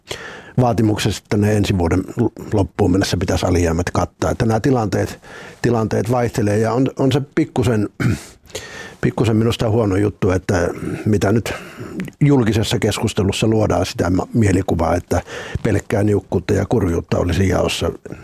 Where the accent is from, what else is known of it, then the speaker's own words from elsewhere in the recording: Kerava, Uusimaa, Finland; Itse tulen Keravalta, joka on Suomen kuntien joukossa kultapossukerhoa ehkä edustaa.